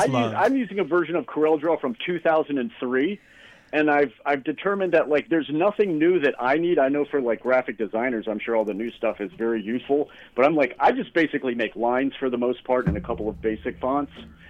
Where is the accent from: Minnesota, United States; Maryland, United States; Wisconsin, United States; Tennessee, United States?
Maryland, United States; Baltimore; from Baltimore, and I don't consider myself to be a graphic designer